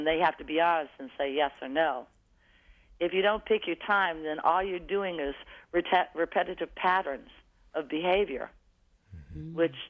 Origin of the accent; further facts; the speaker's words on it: the South, United States; Well, I'm from the South, and that pretty much everybody, you know, you got friends, your door's open